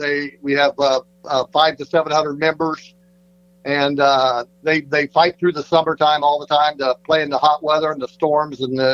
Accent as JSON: {"language": "English", "region": "Midwest", "country": "United States", "said": "But we come from the Midwest, and I moved down here for golf purposes for when I was playing."}